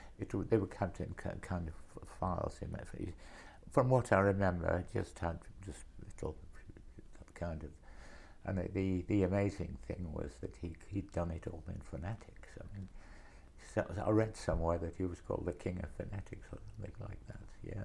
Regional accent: Westgate, North East England, United Kingdom; also born or lived in Sunderland; I was born in Sunderland, but my father and mother were in London, so I went to live with my grandparents, who'd retired from Sunderland and lived in a cottage in Brotherleigh, which is near Westgate in Weardale.

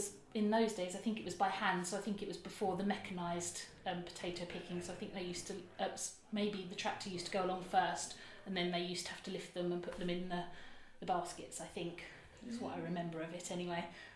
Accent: Tillingham, East of England, United Kingdom; I am from Tillingham, and I was born on the 24th of March, 1981.

